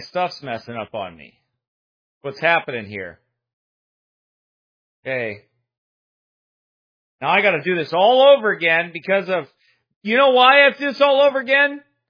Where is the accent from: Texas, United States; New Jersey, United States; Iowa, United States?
Iowa, United States; And I am from Iowa.